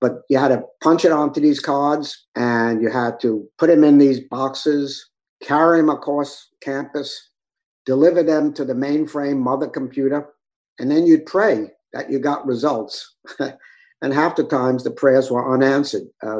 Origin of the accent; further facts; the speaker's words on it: New York, United States; Born and raised in New York, but I love Southern California.